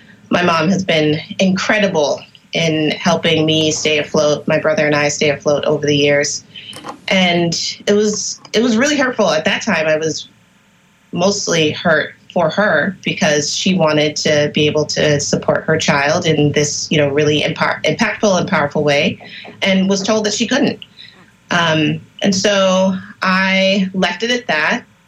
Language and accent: English; Brooklyn, New York, United States; now in Philadelphia, United States; I started my home ownership journey in 2016, soon after I moved to Philadelphia from Brooklyn, where I was born and raised.